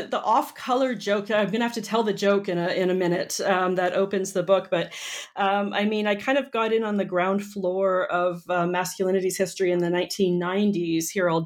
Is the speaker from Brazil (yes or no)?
no; Canada; also born or lived in United States